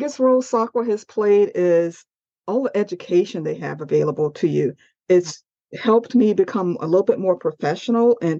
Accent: St. Petersburg, Florida, United States; Well, I live in St. Petersburg, Florida, which is my hometown. So I'm a native Floridian and we're very hard to find these days.

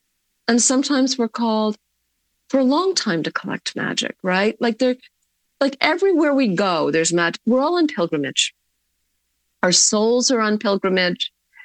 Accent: Marion, Massachusetts, United States; also born or lived in Cambridge; I grew up in Marion. You know what I mean? Like, I was also born in a hospital called Mount Auburn Hospital in Cambridge that abuts one of the biggest cemeteries in New England.

